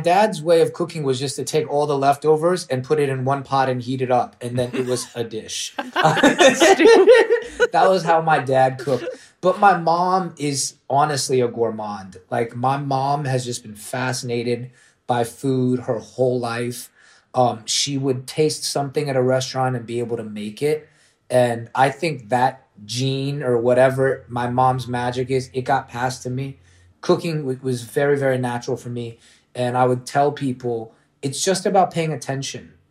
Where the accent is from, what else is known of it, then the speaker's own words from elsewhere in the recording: Washington, District of Columbia, United States; born there; also born or lived in Orlando; I was born in D.C. And so I will explain this is Patrick Ewing like was everything in D.C.